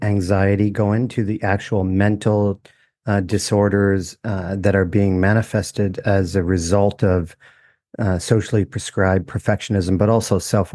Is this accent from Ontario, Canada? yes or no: yes; Toronto, Ontario, Canada; we're from Toronto.